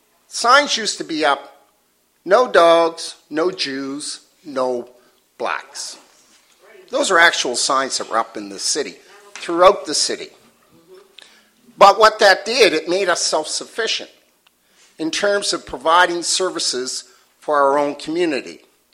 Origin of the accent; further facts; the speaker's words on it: Africville, Nova Scotia, Canada; Now, us folks here, I'm from Africville. I was removed. I've lived all of my other time here.